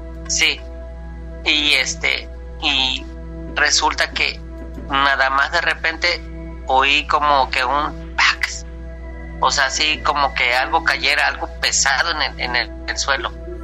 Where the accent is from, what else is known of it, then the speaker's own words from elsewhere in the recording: Veracruz, Mexico; yo soy de Veracruz, para aclarar, entrando en contexto.